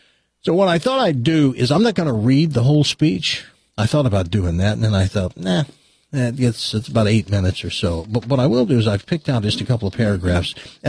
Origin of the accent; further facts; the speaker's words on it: the South, United States; Certainly, I grew up in the South.